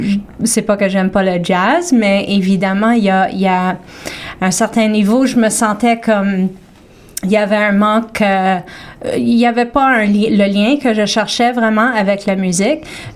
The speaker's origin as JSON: {"language": "French", "town": "Toronto", "region": "Ontario", "country": "Canada", "tie": "born there", "said": "ma mère est québécoise. Donc, je suis née à Toronto, mais j'ai été élevée en français. J'ai toujours été éduquée en français."}